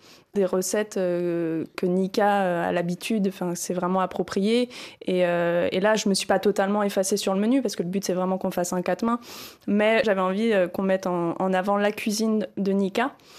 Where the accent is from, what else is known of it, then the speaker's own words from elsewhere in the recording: France; Mais moi, par exemple, oui, je suis française